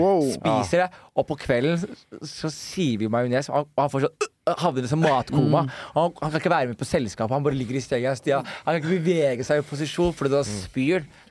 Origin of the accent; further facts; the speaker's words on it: Somalia; Og jeg er somalier.